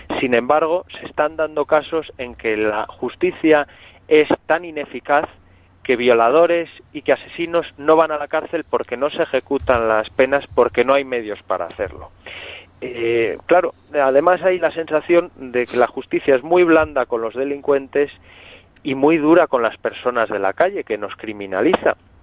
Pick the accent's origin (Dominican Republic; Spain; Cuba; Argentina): Spain; Los que pagamos la llegada de estos inmigrantes somos los españoles.